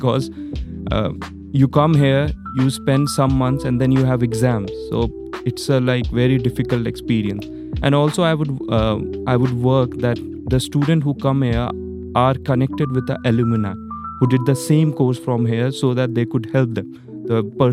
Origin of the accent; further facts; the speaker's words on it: Delhi, India; English is a second language; moved away as an adult; I came from India, I lived in Delhi, and here I'm an international student